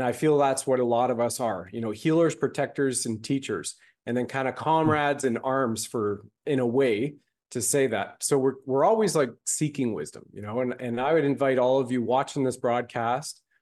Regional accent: Canada; I was brought up in Canada

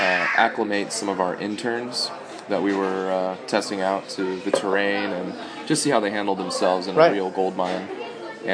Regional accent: California, United States; You know, we're from the Bay Area, and I was walking through San Francisco

